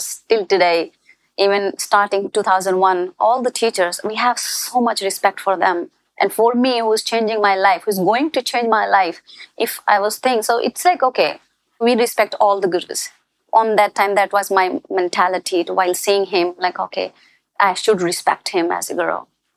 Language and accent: English; India; I'm from India.